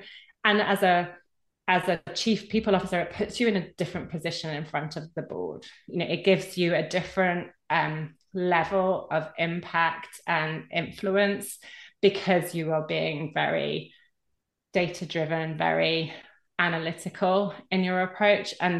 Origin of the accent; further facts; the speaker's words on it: United Kingdom; So particularly can say that being a Brit, but you're not an island